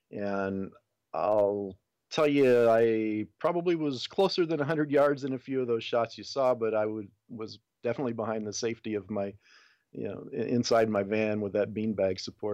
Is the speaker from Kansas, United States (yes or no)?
yes; Kansas, United States; also born or lived in Nebraska; I grew up in Kansas, and Kansas and Nebraska.